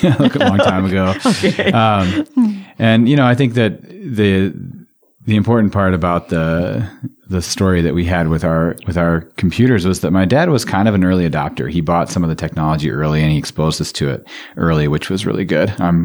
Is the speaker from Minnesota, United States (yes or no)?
yes; Chanhassen, Minnesota, United States; I grew up in Chanhassen, right here in the Twin Cities.